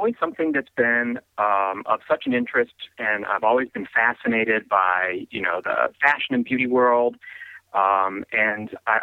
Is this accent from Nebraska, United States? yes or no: yes; Omaha, Nebraska, United States; now in Chicago, United States; Originally, right outside of Omaha, Nebraska.